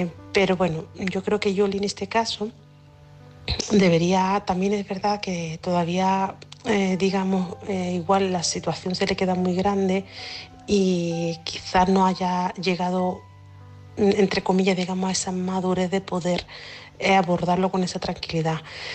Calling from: Seville, Andalusia, Spain; de Sevilla.

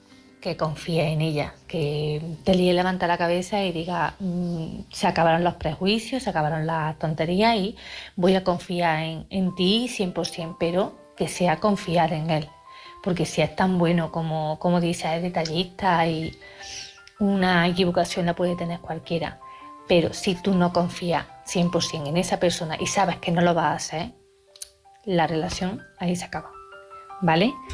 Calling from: Córdoba, Andalusia, Spain; de Córdoba

